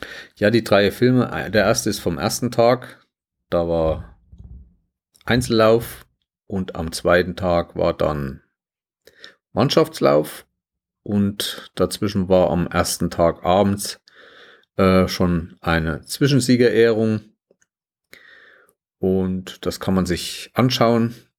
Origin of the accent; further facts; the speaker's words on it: Schmalkalden, Thuringia, Germany; meine Stadt ist Schmalkalden, die schönste Fachwerkstadt Südthürings übrigens, wenn man hier hinkommt, ist stark hessisch geprägt